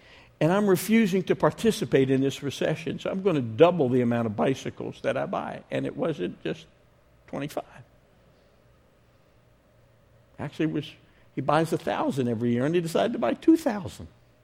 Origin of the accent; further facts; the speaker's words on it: New Jersey, United States; Like I said, I'm Jewish. I'm from New Jersey. I was raised outside of the church entirely, so I need answers, and the Bible gives them.